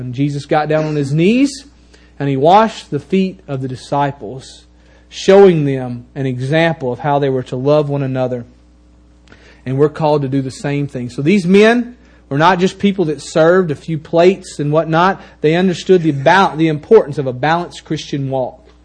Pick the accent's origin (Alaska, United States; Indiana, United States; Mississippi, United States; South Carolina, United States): Mississippi, United States; I mean, we're all Americans, and many of you here are from Louisiana, and I'm from Mississippi, and like we're like totally different.